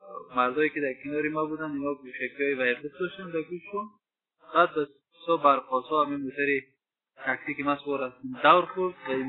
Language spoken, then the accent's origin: Persian; Baghlan, Afghanistan; ما از بغلان هستم از عراق